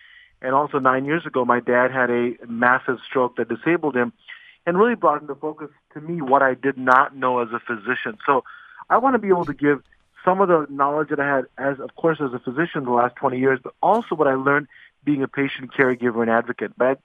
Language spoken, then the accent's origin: English; Detroit, Michigan, United States; I do the ABC affiliate news in my hometown, Detroit.